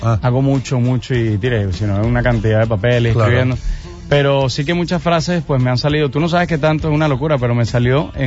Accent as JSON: {"language": "Spanish", "country": "Venezuela", "moved": "yes", "said": "yo cuando salí de Venezuela, cuando salí de mis calles, de mi gente, de mi familia, de mis amigos, pues lloré muchísimo, porque es complicado emigrar. Yo emigré hace 10 años de Venezuela"}